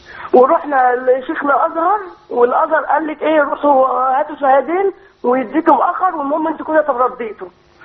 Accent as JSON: {"language": "Arabic", "town": "Shubra", "region": "Cairo Governorate", "country": "Egypt"}